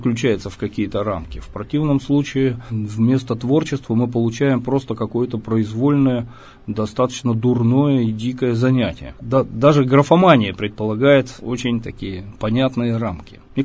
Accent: Yekaterinburg, Sverdlovsk Oblast, Russia; Родился я в городе Свердловске. Ну, тогда Екатеринбург был Свердловском. Всю жизнь в этом городе живу, отлучаясь ненадолго. Только, пожалуй, больше, чем на пару месяцев я не уезжал из родного города никогда.

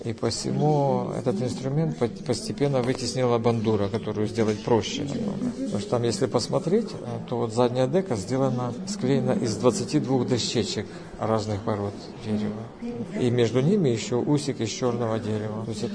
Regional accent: Western Ukraine, Ukraine; also born or lived in Adygea, Russia; И вот уже с 2 лет я живу на Западной Украине.

